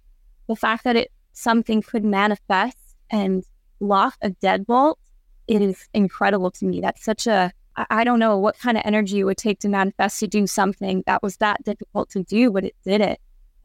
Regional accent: Mesa, Arizona, United States; And I grew up in Mesa, Arizona, which is it's a poorer area.

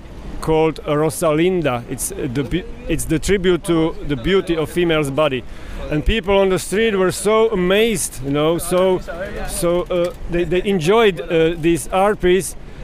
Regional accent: Czechia; English is a second language; Republika Czeka, but I am Slovak from Czech Republic, so I usually say I am Czechoslovakian.

